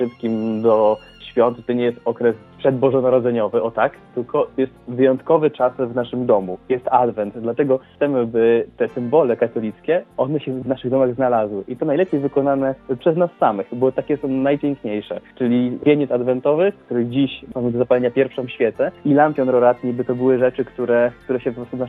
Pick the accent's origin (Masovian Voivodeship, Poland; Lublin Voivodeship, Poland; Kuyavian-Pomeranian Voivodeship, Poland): Kuyavian-Pomeranian Voivodeship, Poland; Toruń; bo my właśnie wywodzimy się z Torunia